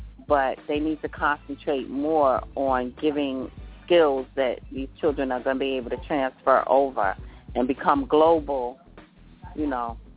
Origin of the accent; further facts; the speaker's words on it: Youngstown, Ohio, United States; born there; now in New York, United States; Because I was born in Youngstown, Ohio, and so was my sister. My parents came there to New York from Ohio.